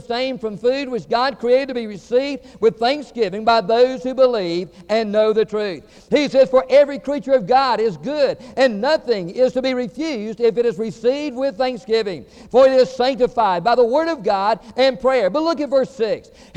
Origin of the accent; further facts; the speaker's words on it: Georgia, United States; also born or lived in Florida; And I was born in Florida. I was raised in Georgia, but I talk like I'm from New York City, all right?